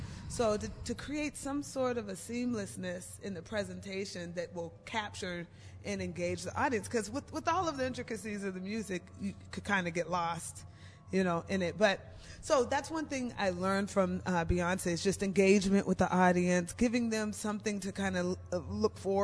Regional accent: Aurora, Colorado, United States; Also, I'm going back to my home state, Fort Collins, Colorado, even though I'm from Aurora.

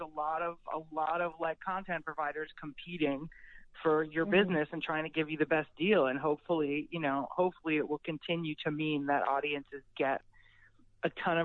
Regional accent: New Jersey, United States; I remember I grew up in New Jersey, and so Lyme was really, really present.

